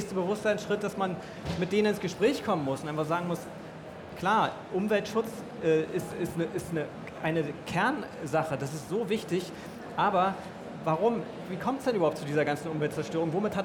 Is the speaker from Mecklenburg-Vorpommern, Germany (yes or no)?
yes; Rostock, Mecklenburg-Vorpommern, Germany; ich komme ja aus Rostock